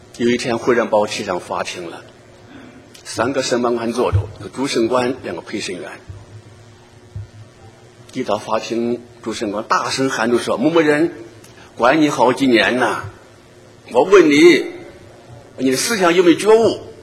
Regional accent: Lushan, Jiangxi, China; 因为我到我的家乡，你看那个庐山地方呢，我就传着福音

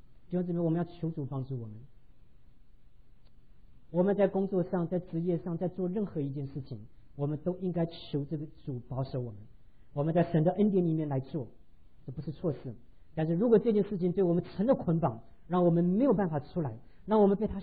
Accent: Tainan, Taiwan; 在我考高中的时候啊，考上台湾那个台南第一志愿，叫台南一中啊

